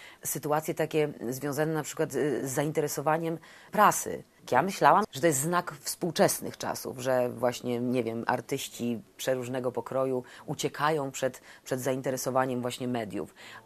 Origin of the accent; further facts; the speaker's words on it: Szczecin, West Pomeranian Voivodeship, Poland; ja również pochodzę ze Szczecina, urodziłam się w Szczecinie, tam spędziłam kawał czasu, kawał swojego życia dziecięcego, nastoletniego i takiego wczesno-młodzieńczego.